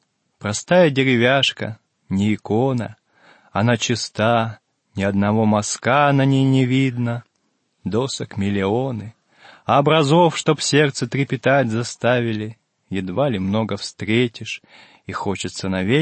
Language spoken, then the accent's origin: Russian; Lodeynoye Pole, Leningrad Oblast, Russia; Во-первых, конечно же, это моя малая родина, о которой мы как раз беседовали в прошлой нашей передаче. Это земля Пресвирья, город Лодейное поле.